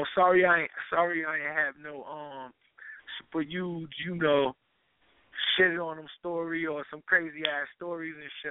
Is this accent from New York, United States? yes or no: yes; New York, United States; I'm from the New York area.